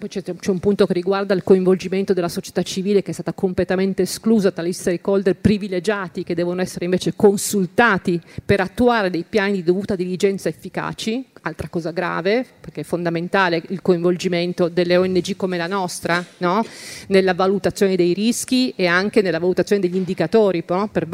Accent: Genoa, Liguria, Italy; Io sono di Genova, peraltro ha sede anche a Genova.

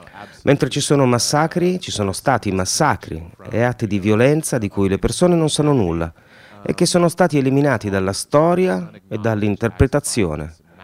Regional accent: Arizona, United States; io sono nato e cresciuto in Arizona, più o meno a 4 ore di macchina dal confine. E da 15 anni vivo a Tucson, che invece è proprio sul confine, è proprio sulle borderlands.

